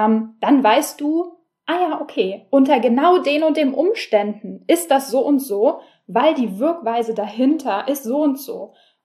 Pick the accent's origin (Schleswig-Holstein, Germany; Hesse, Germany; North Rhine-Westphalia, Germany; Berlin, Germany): Berlin, Germany; ich bin Berlinerin